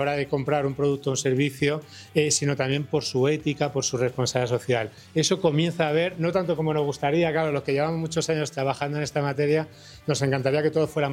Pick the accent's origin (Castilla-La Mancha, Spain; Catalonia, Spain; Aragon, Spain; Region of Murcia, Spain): Catalonia, Spain; Barcelona; Yo que vengo de Barcelona